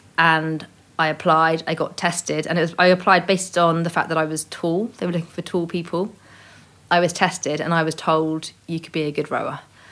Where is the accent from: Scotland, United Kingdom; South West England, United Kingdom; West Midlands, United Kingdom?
South West England, United Kingdom; But I think partly because I grew up in Cornwall, I was really far from centre of excellences.